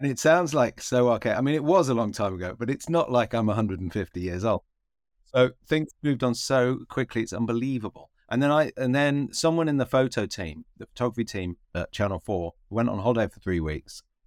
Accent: Louth, East Midlands, United Kingdom; It's a guy called Malt Kerridge, is in my hometown of Louth, and he was a proper sort of northern sports teacher

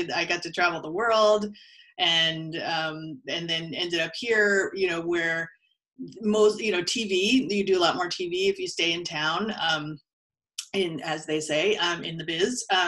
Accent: Hawaii, United States; also born or lived in New York / Minneapolis; now in Los Angeles, United States; I was born in New York, and then we actually moved to Hawaii, and I grew up on Maui.

